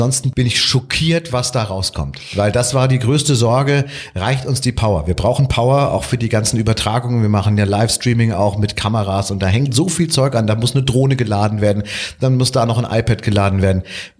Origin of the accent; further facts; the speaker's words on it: Munich, Bavaria, Germany; Ich bin ja aus München